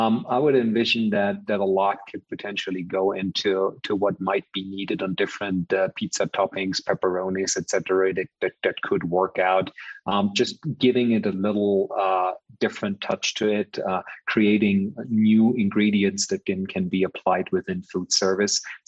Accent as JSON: {"language": "English", "country": "Germany", "said": "I'm originally from Germany"}